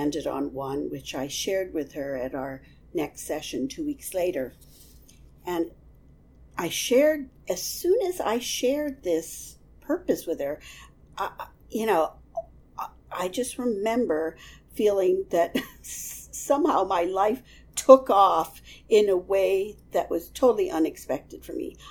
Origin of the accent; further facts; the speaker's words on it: Honolulu, Hawaii, United States; moved away as an adult; now in New York, United States; I started out in Hawaii, but had moved to New York in my early 20s. Although I grew up in Honolulu, the daughter of second-generation Japanese Americans, I never felt at home in the tropics.